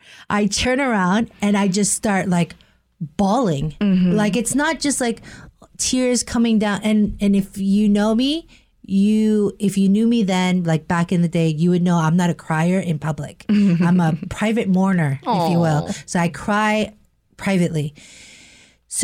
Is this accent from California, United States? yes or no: yes; California, United States; Right here in Orange County, I'm excited because I'm from Orange County